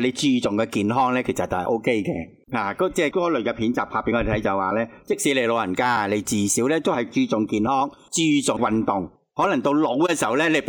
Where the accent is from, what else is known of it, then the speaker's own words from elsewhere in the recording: China; 但系我哋中国人都有讲老当益壮，系咪？